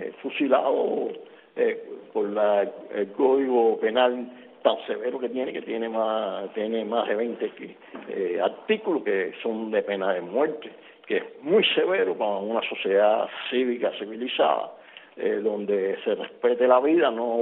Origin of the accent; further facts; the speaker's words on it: Cuba; todos somos cubanos